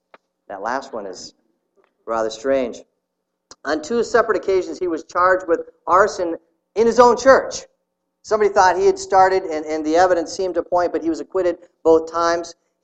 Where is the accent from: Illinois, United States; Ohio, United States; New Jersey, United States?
Ohio, United States; Canton; This is run by the Canton Baptist Temple, which is essentially my hometown.